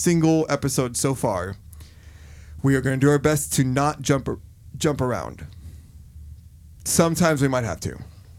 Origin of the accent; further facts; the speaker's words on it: Miami, Florida, United States; I grew up in Miami and, you know, people say that's the South.